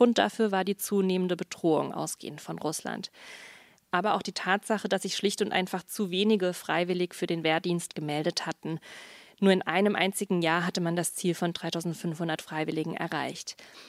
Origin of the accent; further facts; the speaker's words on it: Germany; Als Deutsche